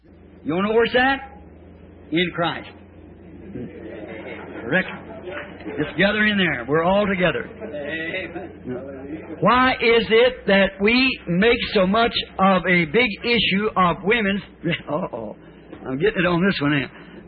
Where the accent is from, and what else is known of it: Kentucky, United States; born or raised there